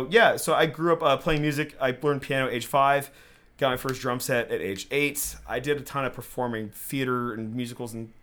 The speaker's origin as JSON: {"language": "English", "town": "Houston", "region": "Texas", "country": "United States", "tie": "born or raised there", "said": "I grew up in Houston. I went to high school in Houston."}